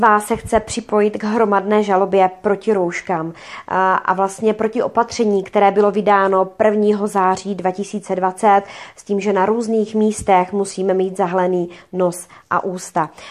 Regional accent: Ostrava, Moravian-Silesian Region, Czechia; já třeba jsem z Ostravy

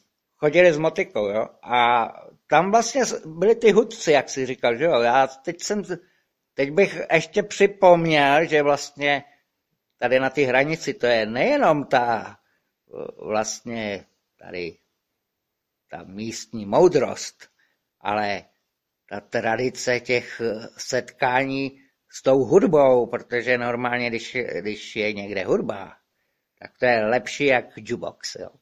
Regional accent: Moravia, Czechia; jsem občan ČSFR a že jsem sakra Moravák, jo? Protože když jsem na Moravě, nemůžu být Balkánec.

